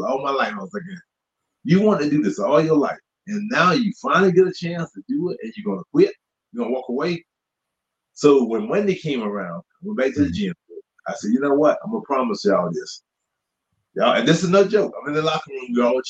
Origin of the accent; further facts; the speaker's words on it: Ivanhoe, North Carolina, United States; nobody from around my area, I'm from Ivanhoe, North Carolina. Yes. The 2000 census, the population is 311.